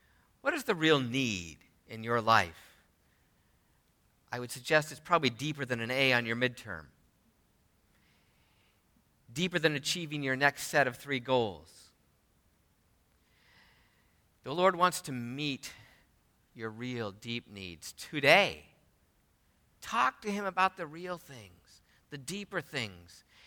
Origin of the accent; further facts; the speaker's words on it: Bellingham, Washington, United States; In line, he asked where I was from, and I said, "Of course, I'm from Bellingham."